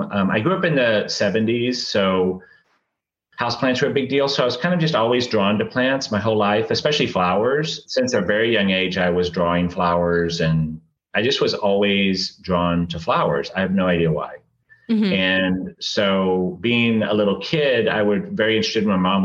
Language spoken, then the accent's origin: English; Abilene, Texas, United States; I grew up in Abilene, Texas. And so my dad grew up on a farm in North Texas.